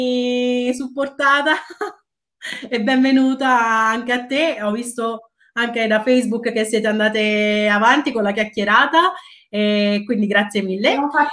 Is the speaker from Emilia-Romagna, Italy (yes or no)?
no; Ascoli Piceno, Marche, Italy; Io sono di Ascoli, vivo in un'altra provincia delle Marche